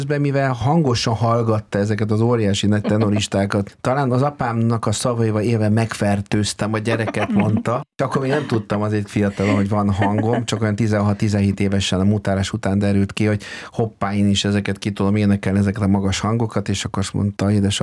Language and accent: Hungarian; Baranya, Hungary; Én Szigetvár mellett nőttem föl egy kis faluban, apukám Somogyapáti volt körzeti orvos